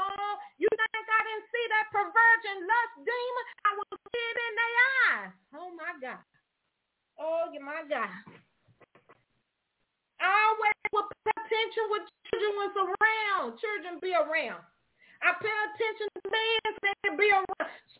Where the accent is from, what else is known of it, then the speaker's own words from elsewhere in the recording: Opelousas, Louisiana, United States; also born or lived in Dallas, United States; I grew up in, you know, I grew from West Dallas Project, but I grew up in Opelousas, Louisiana.